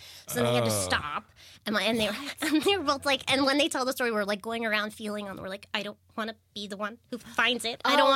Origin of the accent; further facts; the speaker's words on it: Baltimore, Maryland, United States; born there; oh, I was born in Baltimore, and everybody thought that our au pairs were my mother